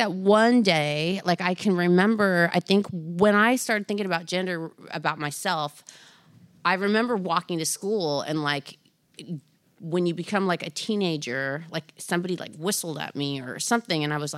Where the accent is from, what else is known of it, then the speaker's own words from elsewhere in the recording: California, United States; kind of the way I grew up in Orange County, I had this really amazing family